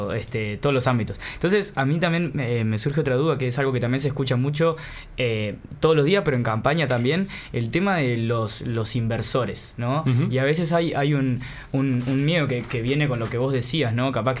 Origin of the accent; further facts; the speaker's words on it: Uruguay; ¿Y por qué a nosotros, como uruguayos, al Estado, le importan esas inversiones?